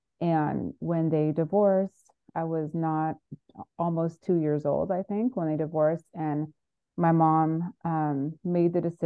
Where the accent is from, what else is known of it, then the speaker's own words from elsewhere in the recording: Monterey, California, United States; also born or lived in Los Angeles; Born in Los Angeles and grew up in Monterey, California.